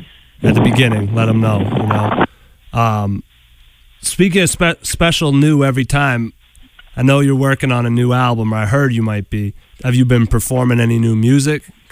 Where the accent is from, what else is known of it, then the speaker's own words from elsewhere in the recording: New Hampshire, United States; So I'm from New Hampshire originally.